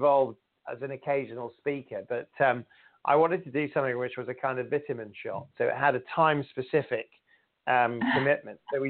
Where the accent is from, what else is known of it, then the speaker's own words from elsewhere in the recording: Sheffield, Yorkshire and the Humber, United Kingdom; Sheffield is my hometown, it's the Steel City